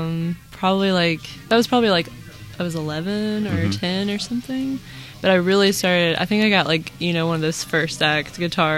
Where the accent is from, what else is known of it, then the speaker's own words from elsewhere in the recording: Franklin, Kentucky, United States; now in Bowling Green, United States; I am from Franklin, Kentucky, but I currently reside in Bowling Green, Kentucky.